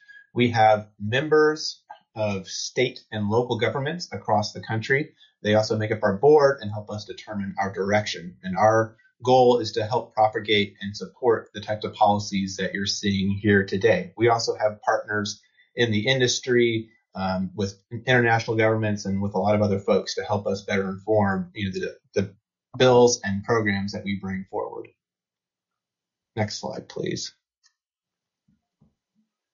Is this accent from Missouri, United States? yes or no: yes; Missouri, United States; my home state where I'm sitting right now in Missouri